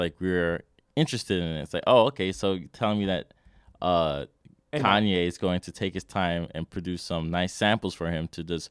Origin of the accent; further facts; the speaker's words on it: Queens, New York, United States; Because I'm from Queens.